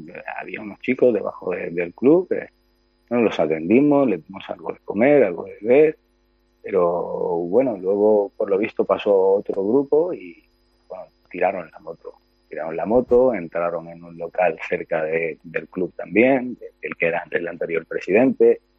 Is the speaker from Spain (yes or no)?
yes; Ceuta, Spain; y los que no queremos salir perjudicados somos las personas de Ceuta